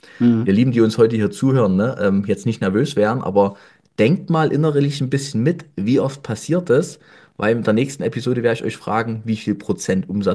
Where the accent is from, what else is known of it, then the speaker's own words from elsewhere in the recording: Nossen, Saxony, Germany; in so einer kleinen Stadt wie ich bin in Nossen groß geworden als Friseur mit 6000 Einwohnern